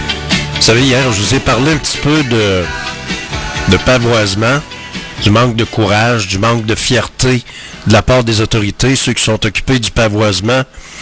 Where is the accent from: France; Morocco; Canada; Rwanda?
Canada; Quebec; On est Québécois, mais on ne l'est pas.